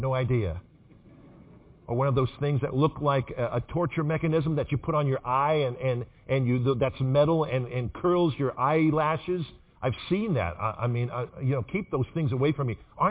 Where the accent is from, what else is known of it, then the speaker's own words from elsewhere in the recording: United States; most of us today do not appreciate the liberty that we have here in America. Because as American, most of us never done anything for it.